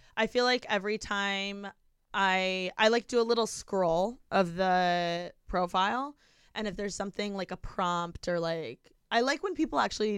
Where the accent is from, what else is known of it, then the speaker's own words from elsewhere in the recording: Midwest, United States; he was like from the Midwest and I'm from the Midwest.